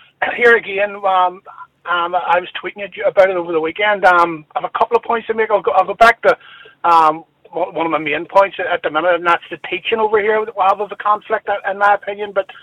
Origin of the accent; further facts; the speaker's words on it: Northern Ireland, United Kingdom; who are as Northern Irish as you